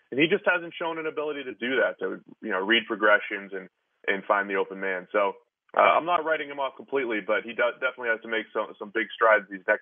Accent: New England, United States; I grew up in New England. I had a lot of friends that love the 49ers because the Patriots were terrible at that time.

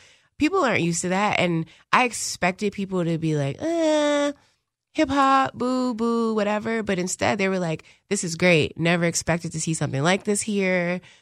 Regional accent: Chicago, Illinois, United States; That cap is also very, I'm from the South Side, you know? And I like that.

